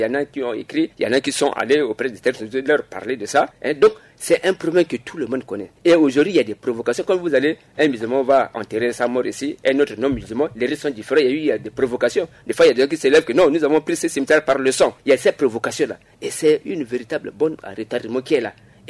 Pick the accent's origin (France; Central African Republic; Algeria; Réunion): Central African Republic; Je ne peux pas accepter que, en tant que Centrafricain, je ne puisse pas avoir ma carte d'identité nationale